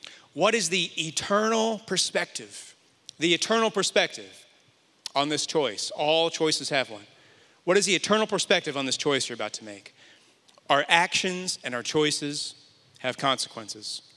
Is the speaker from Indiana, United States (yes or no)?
yes; Indiana, United States; now in Atlanta, United States; When I was growing up, I grew up in Indiana. We live in Atlanta now. And I grew up in Indiana, far from the city, so my mom always had a garden.